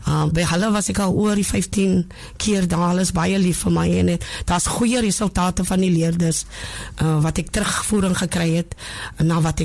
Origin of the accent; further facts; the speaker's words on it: Wellington, Western Cape, South Africa; ek is van Wellington en ek is 'n kapelaan